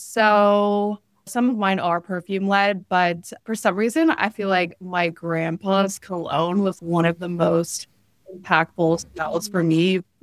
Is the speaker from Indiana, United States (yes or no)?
no; California, United States; I grew up in Southern California. I never traveled before.